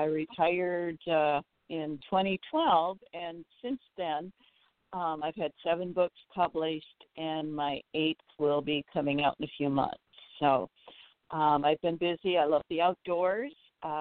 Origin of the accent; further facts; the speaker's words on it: Michigan, United States; also born or lived in Wisconsin; I grew up in Michigan right on Lake Huron. So I've always loved the water.